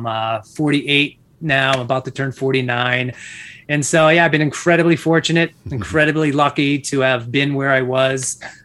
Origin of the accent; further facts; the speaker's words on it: Massachusetts, United States; But my background, born and raised in Massachusetts, two older brothers and a soccer player my whole life